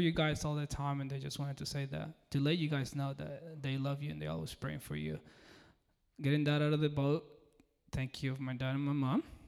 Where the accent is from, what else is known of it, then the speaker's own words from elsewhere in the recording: Peru; I'm from Peru.